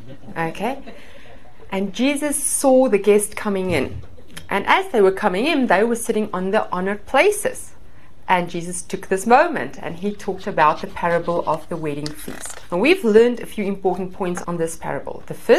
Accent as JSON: {"language": "English", "country": "South Africa", "moved": "as an adult", "said": "for those of you that haven't met me before, and I'm from South Africa originally. Been in the country for a little bit more than 5 years"}